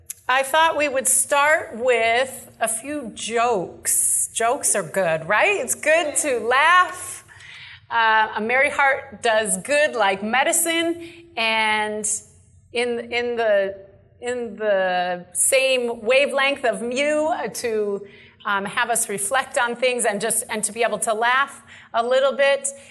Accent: the South, United States; accent: southern; it's better if I say it with my southern accent

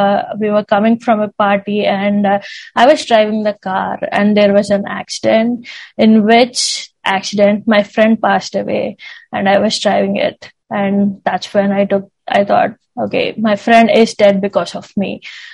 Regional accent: India; English is a second language; I'm from India, and in India we have these joint families where everyone live under the same roof.

